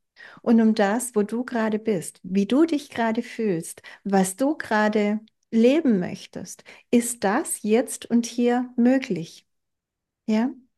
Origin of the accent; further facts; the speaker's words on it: Germany; aber ich liebe dieses Land, es ist meine Heimat und sobald es da wieder erträglicher wird, kann ich das auch wieder machen. Und das wird es werden. Deutschland ist ein tolles Land.